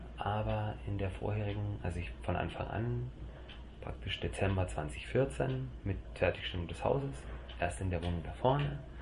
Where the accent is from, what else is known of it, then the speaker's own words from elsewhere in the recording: Nuremberg, Bavaria, Germany; In Nürnberg.